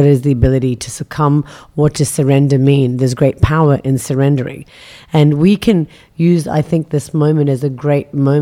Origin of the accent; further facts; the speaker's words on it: India; I come from India.